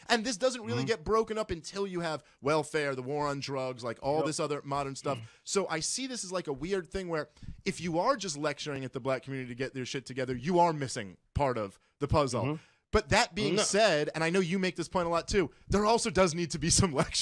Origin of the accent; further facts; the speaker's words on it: Brooklyn, New York, United States; I grew up in Brooklyn, which is basically just considered white to be a Jewish kid